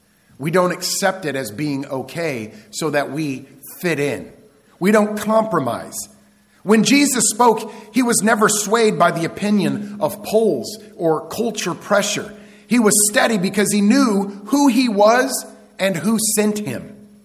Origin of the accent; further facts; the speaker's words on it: Kansas, United States; Growing up in Kansas, we had basements